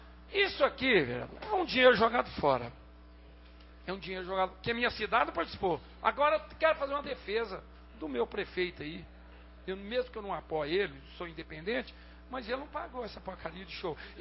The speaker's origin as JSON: {"language": "Portuguese", "country": "Brazil", "said": "que eu sou brasileiro."}